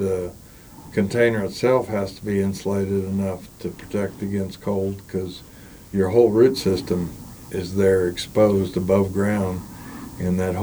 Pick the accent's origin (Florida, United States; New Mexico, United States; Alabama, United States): New Mexico, United States; Las Cruces; Yeah, creosote, I remember as a kid growing up in Las Cruces